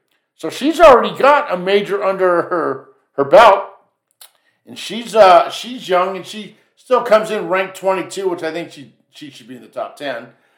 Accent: England, United Kingdom; now in United States; you know, I'm an English lad.

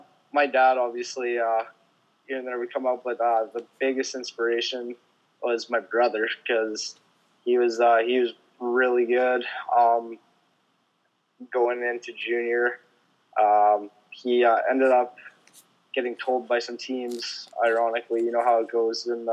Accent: Saskatchewan, Canada; So I grew up on Kiskis First Nation, so it's a native reserve.

